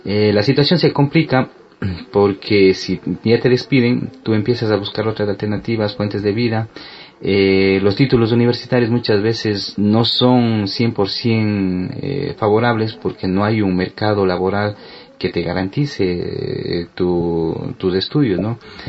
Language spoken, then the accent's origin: Spanish; Cuenca, Azuay, Ecuador; Entonces quizás esa visión que tenía de mi ciudad, de mi pueblo, me daba de Cuenca, sí, de Cuenca del Austro